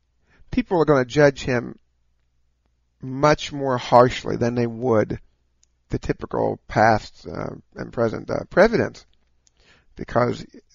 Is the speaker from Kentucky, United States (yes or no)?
yes; Kentucky, United States; just from my perspective, growing up in Kentucky, this is what I experienced, okay?